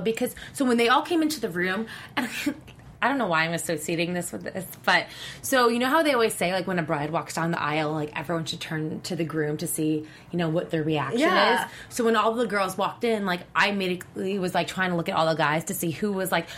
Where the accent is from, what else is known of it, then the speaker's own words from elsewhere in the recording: New Jersey, United States; I'm from New Jersey. What does that mean?